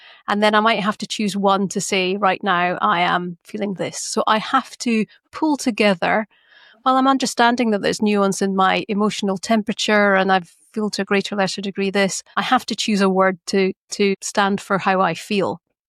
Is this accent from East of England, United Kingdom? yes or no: no; Glasgow, Scotland, United Kingdom; it brings out the Glaswegian in me, and I become very passionate.